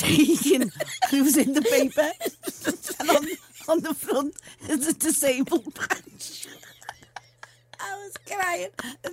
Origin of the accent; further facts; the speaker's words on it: Liverpool, North West England, United Kingdom; And we got him a little wheelie bin, which is I'm wheelie from Liverpool.